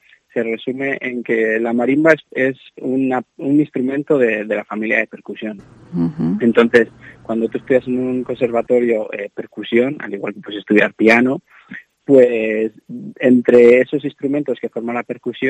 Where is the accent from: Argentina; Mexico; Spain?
Spain; Zamora, Castile and León; yo soy de Zamora.